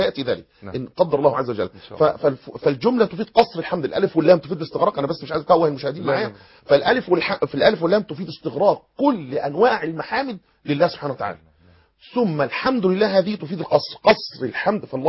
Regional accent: Egypt; احنا عندنا في مصر

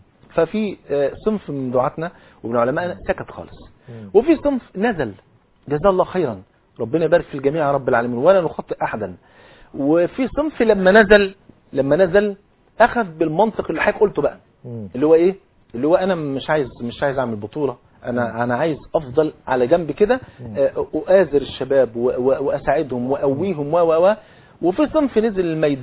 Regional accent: Egypt; خليني انا مواطن مصري

